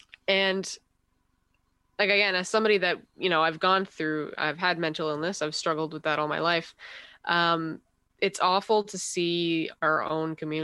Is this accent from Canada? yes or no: yes; New Brunswick, Canada; I'm originally from New Brunswick, so driving back and forth to Montreal while doing online learning was kind of a tricky situation.